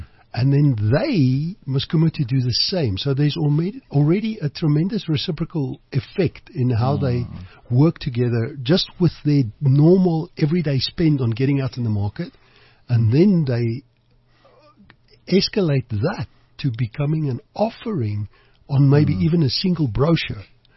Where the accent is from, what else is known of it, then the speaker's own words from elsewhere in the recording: United States; I grew up in business in America